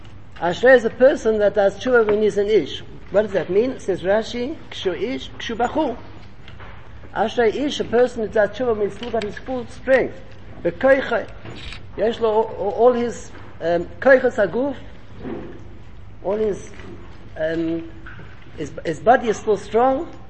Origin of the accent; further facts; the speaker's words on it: Netivot, Southern District, Israel; English is a second language; My mother lives in Beit Shemesh, and I'm from Netivot.